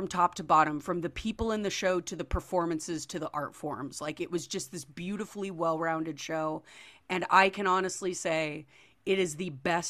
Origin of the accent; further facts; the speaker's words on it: Illinois, United States; And it is all about my home state, small towns that you would only know if you grew up there, historical figures you would only know if you grew up there.